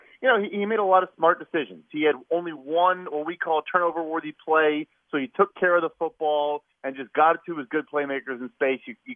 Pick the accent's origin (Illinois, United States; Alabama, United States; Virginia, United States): Illinois, United States; Chicago; Well, I got to go with Will Perdue, of course, because I'm from Chicago.